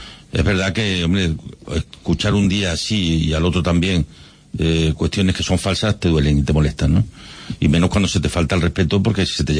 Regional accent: Badajoz, Extremadura, Spain; also born or lived in Olivenza; si yo soy de Badajoz? Yo soy nacido en Olivenza y residente en Maduro durante muchísimos años. Allí tengo mi puesto de trabajo.

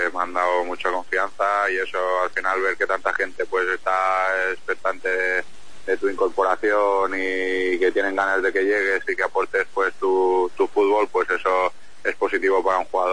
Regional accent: Palma de Mallorca, Balearic Islands, Spain; now in Santander, Spain; soy un chico de mar, ¿no? Porque soy de Palma de Mallorca

